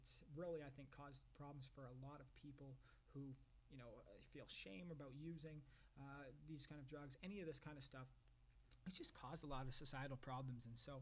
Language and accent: English; Canada; it's a statement that I, as a Canadian, am proud to make.